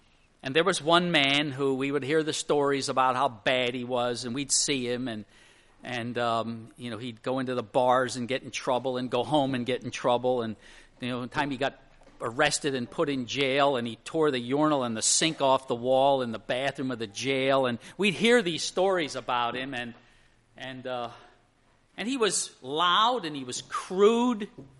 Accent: Emmaus, Pennsylvania, United States; When I was growing up in the Slovak community in Emmaus

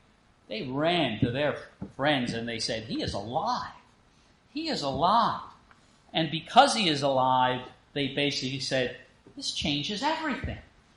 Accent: Emmaus, Pennsylvania, United States; Let's go to my hometown, Emmaus, Pennsylvania. The Moravians named it after that town in the Bible.

